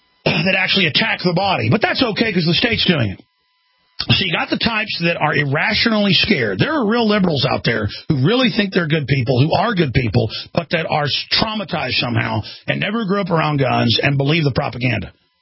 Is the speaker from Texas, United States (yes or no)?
yes; Dallas, Texas, United States; I've seen a few fatal car wrecks growing up in Dallas, believe me, like Road Warrior or something.